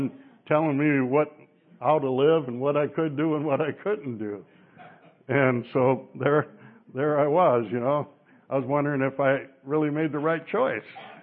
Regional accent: Wisconsin, United States; I was born and raised in Wisconsin, thought I was used to harsh winters, but North Dakota had it beat.

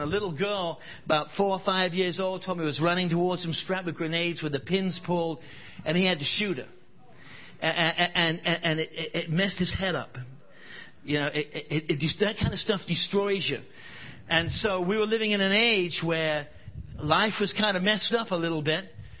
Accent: Portland, Oregon, United States; And I'm English. I grew up in the United States, here in the West Coast, in east side of Portland, and grew up there.

